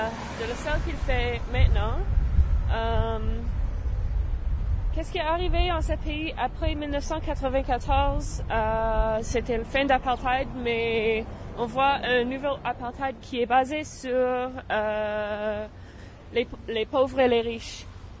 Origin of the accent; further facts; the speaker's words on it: Vancouver, British Columbia, Canada; Je viens de Vancouver.